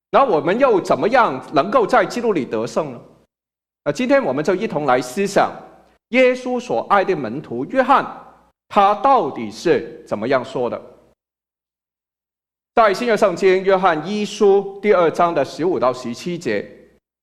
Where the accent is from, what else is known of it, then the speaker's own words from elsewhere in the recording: China; 我们中国人其实真的是很有福，因为比别人，比美国人多了一个新年。